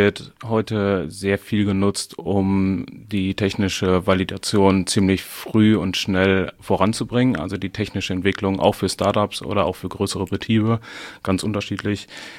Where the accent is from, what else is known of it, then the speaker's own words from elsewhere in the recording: North Rhine-Westphalia, Germany; born there; now in Münsterland, Germany; 32 Jahre alt, komme gebürtig aus dem Port, wohne jetzt seit einigen Jahren im schönen Münsterland